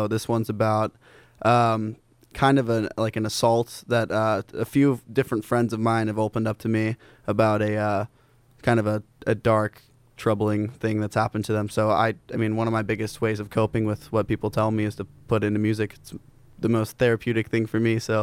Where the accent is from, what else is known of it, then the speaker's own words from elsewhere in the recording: Ohio, United States; also born or lived in Malibu; now in Laguna Beach, United States; I grew up in Ohio, then I moved to Malibu, and then I moved here.